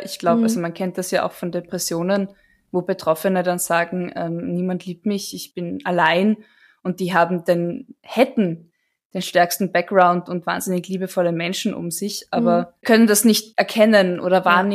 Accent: Bavaria, Germany; Ist mir wurscht, ich komme aus Bayern

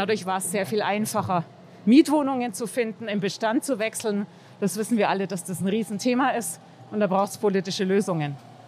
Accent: Bavaria, Germany; Ich bin Bayerin

